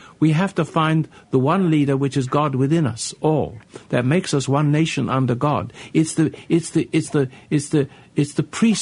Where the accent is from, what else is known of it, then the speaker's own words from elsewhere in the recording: England, United Kingdom; What I'm trying to say is that I come from England. I've brought some of my English with me